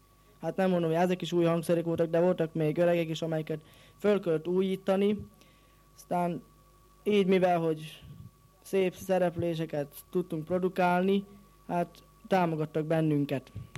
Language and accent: Hungarian; Zlatná na Ostrove, Nitra Region, Slovakia; mikor először fölléptünk május 1-i fölvonuláson Aranyoson, a szülőfalunkban, és Komáromban is.